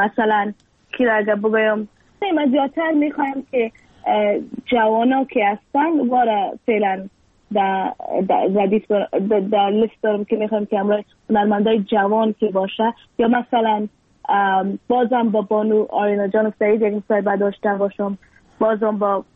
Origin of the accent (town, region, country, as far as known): Afghanistan